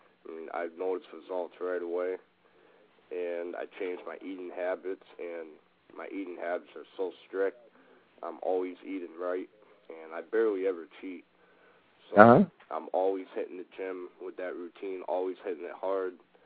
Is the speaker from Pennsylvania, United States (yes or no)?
no; Westfield, Massachusetts, United States; Westfield, Mass.